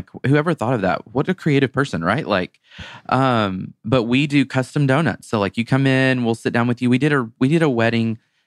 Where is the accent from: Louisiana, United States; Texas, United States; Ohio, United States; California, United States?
Texas, United States; I'm from Texas, by the way, guys, just FYI.